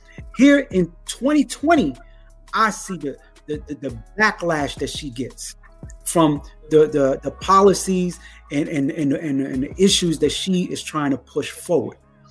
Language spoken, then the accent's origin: English; New York, United States; Michigan, I'm from New York. You know, we're going to stir it up.